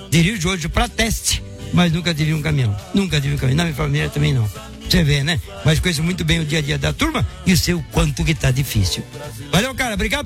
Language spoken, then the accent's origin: Portuguese; São Paulo, Brazil; É que São Paulo, sou de São Paulo.